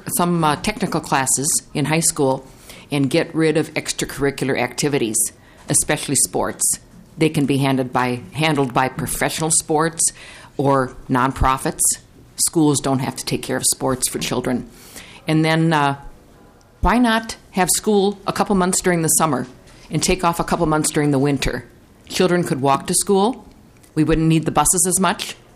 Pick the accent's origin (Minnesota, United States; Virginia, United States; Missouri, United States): Minnesota, United States; Brooklyn Center; I'm from Brooklyn Center.